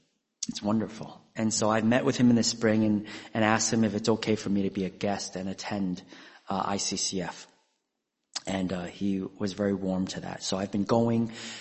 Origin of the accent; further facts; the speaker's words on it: New York, United States; I say, hey, I grew up in Chinatown a mile from here.